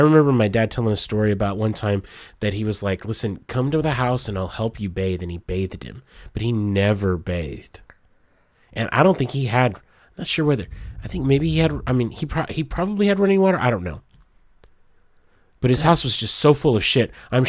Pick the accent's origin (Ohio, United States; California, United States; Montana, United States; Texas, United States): Texas, United States; Petersburg; I grew up in West Texas in the Panhandle.